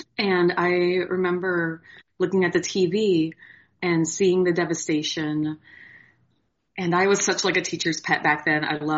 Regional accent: Oregon, United States; I grew up in the Pacific Northwest in a rural, like kind of farm town in Oregon.

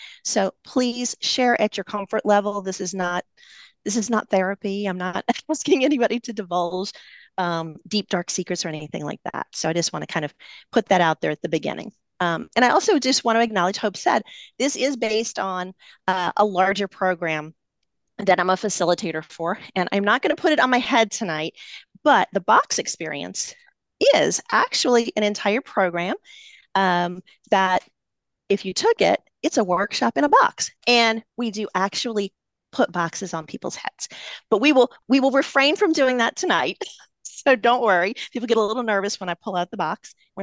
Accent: the South, United States; You can give me some extra syllables. I'm from the South.

